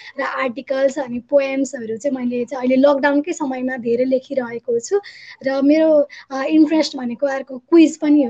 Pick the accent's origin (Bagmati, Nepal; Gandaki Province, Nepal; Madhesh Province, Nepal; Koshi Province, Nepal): Gandaki Province, Nepal; Gaidakot; also born or lived in Lamjung; म लमजुङमा जन्मिएँ, बट नवलपुर, गैडाकोट नवलपुरमा चाहिँ म हुर्केको, र त्यहीँ एजुकेसन पनि अहिले पनि त्यहीँ नै निरन्तरता छ।